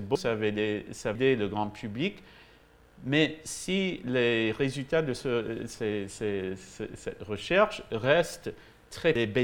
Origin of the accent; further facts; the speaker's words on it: Canada; French is a second language; je suis canadien, je vais faire un bilingue, je vais essayer de parler français, mais les mots, c'est en anglais.